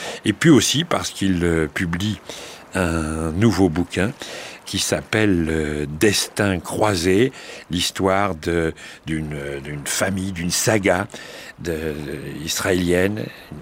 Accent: France; chez nous, en France.

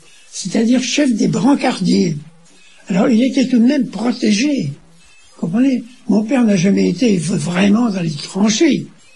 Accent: Amiens, Hauts-de-France, France; born there; Je suis né à Amiens le 10 décembre 1910. Mon père était chef de musique militaire.

